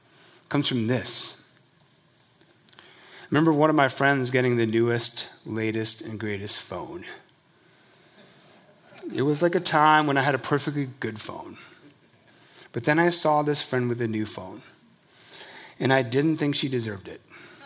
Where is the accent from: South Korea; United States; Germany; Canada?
South Korea; You can see mimetic desire in the conflicts of my home country, Korea.